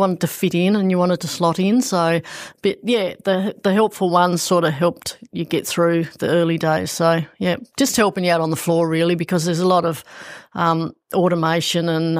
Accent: George Town, Tasmania, Australia; Yeah, so I grew up in Georgetown. Mum and Dad moved there when I was just a little wee tacker of five.

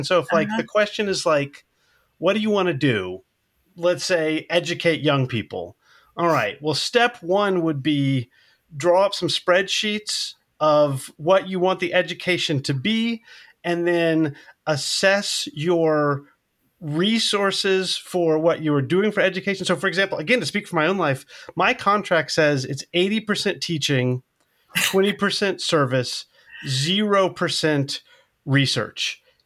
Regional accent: United States; and I, as an American, I don't understand this

